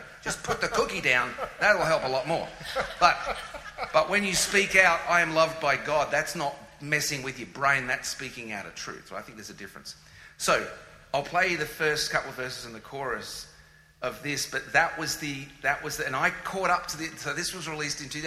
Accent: Australia; Before I'm male, before I'm Australian

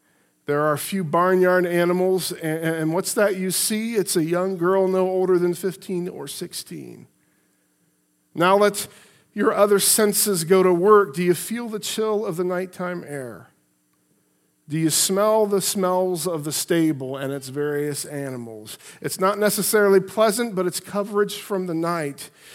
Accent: Piqua, Ohio, United States; she's in a nursing home in my hometown of Piqua at the age 95 or 96.

